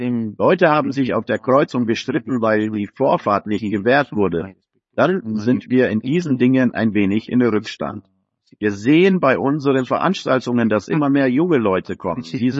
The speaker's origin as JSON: {"language": "German", "country": "Italy", "said": "Ich komme aus Italien, das Unternehmen wird vererbt."}